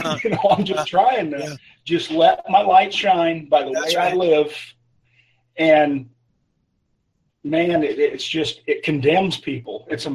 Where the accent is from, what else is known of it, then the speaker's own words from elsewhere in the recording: Granite City, Illinois, United States; I'm from Granite City, Illinois.